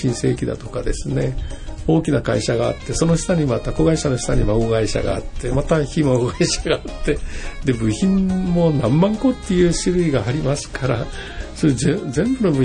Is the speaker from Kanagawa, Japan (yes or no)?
no; Chiba, Japan; now in Tokyo, Japan; 千葉県の外房のもう海の方で、もう田舎の方から来てますけどね。